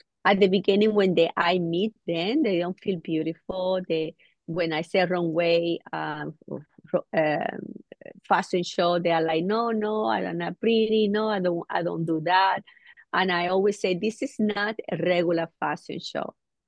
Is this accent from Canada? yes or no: no; Venezuela; now in United States; I am original from Venezuela. I grew up with my beloved grandparents.